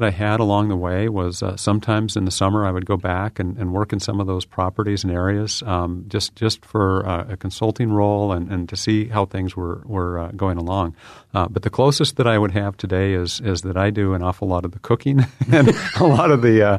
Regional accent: Ellensburg, Washington, United States; I grew up in Washington State, central Washington, a small town called Ellensburg.

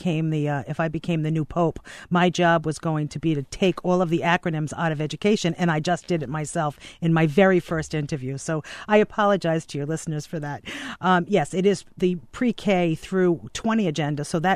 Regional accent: Cranston, Rhode Island, United States; Well, I am as Rhode Island as they get. I grew up in Edgewood.

